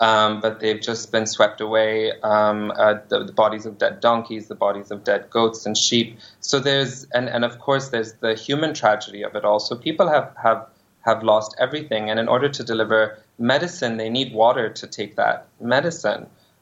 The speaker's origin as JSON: {"language": "English", "country": "Pakistan", "said": "as a Pakistani living in Pakistan"}